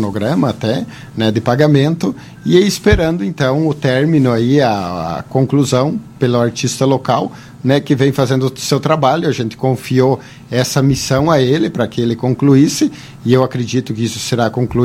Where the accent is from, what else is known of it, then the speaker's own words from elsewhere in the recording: Barracão, Rio Grande do Sul, Brazil; eu não sou de Lagoa Vermelha, eu sou natural de Barracão, e quando eu nasci, Barracão já era município, né? Então sou filho de Barracão.